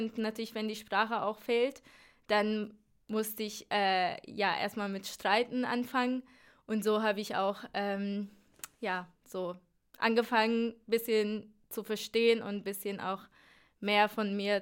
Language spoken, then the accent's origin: German; Izmir, İzmir, Turkey; German is a second language; moved away as an adult; also born or lived in Istanbul; now in Germany; Ich komme aus der Türkei, ich bin in Istanbul geboren, aber in Izmir aufgewachsen, das ist die Küstenstadt und bis ich 19 war, habe ich da gelebt mit meinen Eltern zusammen und ab 19 habe ich mich für Studium in Deutschland entschieden und so bin ich nach Deutschland, nach Göttingen gekommen.